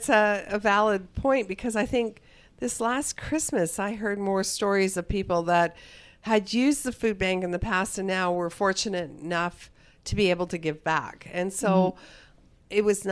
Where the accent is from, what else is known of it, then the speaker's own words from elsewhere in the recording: Edmonton, Alberta, Canada; So I was born and raised in Edmonton, so... And my dad grew up in Edmonton, so I feel like I have, like, our family has a long history of being part of this community.